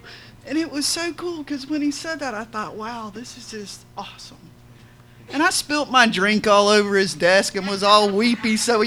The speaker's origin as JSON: {"language": "English", "town": "Pensacola", "region": "Florida", "country": "United States", "said": "I'm from Pensacola."}